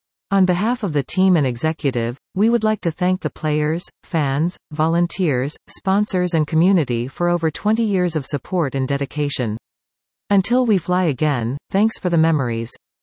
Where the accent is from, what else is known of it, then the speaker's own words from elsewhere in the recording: Luseland, Saskatchewan, Canada; I grew up in Luseland and my fondest memories in winter were at the arena.